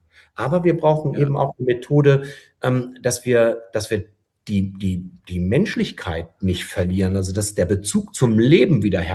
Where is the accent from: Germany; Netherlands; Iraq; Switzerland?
Germany; Also, und da gilt es vielleicht so ein Stück weit wieder zurückzufinden, wir als Deutsche.